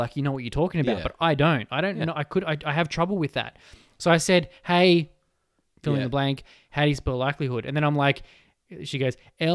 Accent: Australia; accent: Australian; Excuse my Aussie accent.

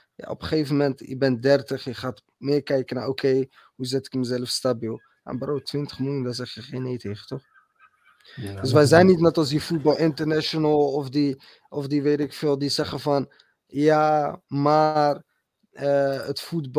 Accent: Morocco; niet alleen als Marokkaan zijnde, maar gewoon internationaal.

